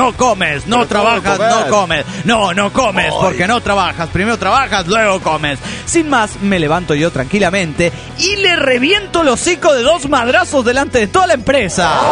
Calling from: León, Guanajuato, Mexico; de León, México.

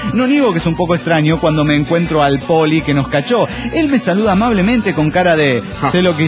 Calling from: Chihuahua, Mexico; de Chihuahua, México.

